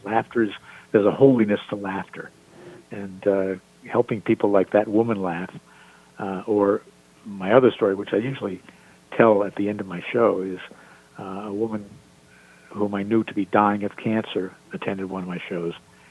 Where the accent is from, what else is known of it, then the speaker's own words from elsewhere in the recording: United States; All of you are Canadians, and I'm American.